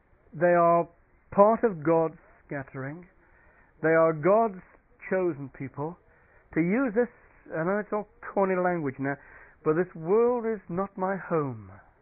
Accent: England, United Kingdom; What does English mean anyway? It's just a posh word for mongrel. We don't know what we are. We're English.

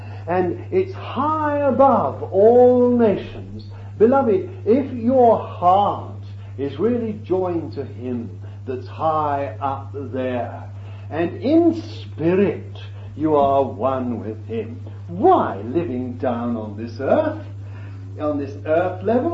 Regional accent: England, United Kingdom; and I'm not an Englishman anymore. I ceased to be an Englishman when I was born again.

